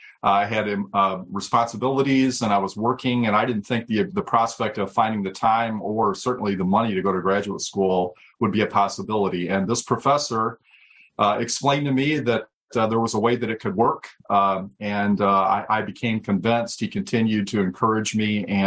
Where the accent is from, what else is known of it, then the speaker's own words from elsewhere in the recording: Flint, Michigan, United States; I grew up in Flint, Michigan, came from some interesting roots